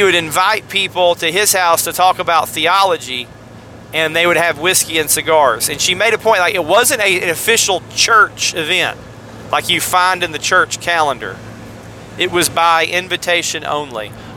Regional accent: Harrison, Tennessee, United States; I'm from Harrison, Tennessee, if anybody was wondering. And I was born at Memorial Hospital.

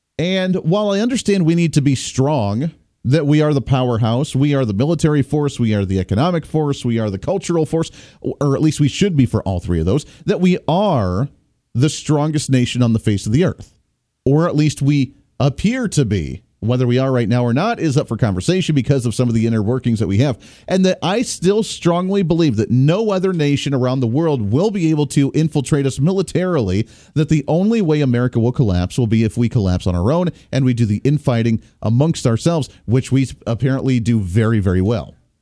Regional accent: Kansas, United States; I'm coming from Kansas here.

